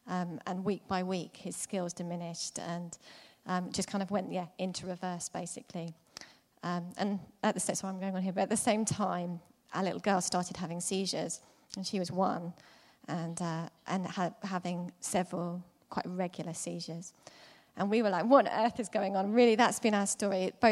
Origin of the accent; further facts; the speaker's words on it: Eastbourne, South East England, United Kingdom; I'm from Kings in Eastbourne, and actually I moved to become part of that church when I was 4.